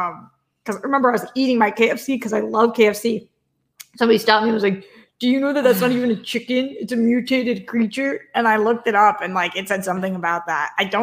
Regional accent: Boston, Massachusetts, United States; It was in my hometown Chipotle, the Chipotle that I go to.

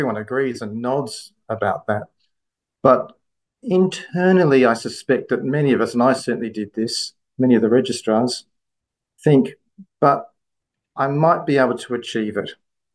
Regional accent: Perth, Western Australia, Australia; I was born in Perth, raised in Perth, went to UWA

